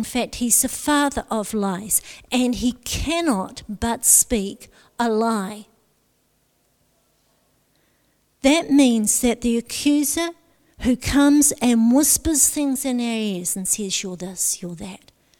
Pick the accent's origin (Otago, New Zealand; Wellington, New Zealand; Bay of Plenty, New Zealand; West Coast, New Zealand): Otago, New Zealand; For me, growing up in Central Otago